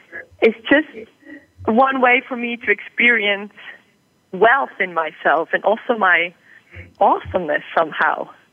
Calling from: Basel, Basel-Stadt, Switzerland; I'm in Basel today, in Switzerland, in my workplace.

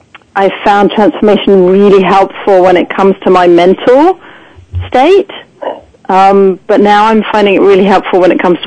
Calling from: Cambridge, East of England, United Kingdom; Cambridge, England.

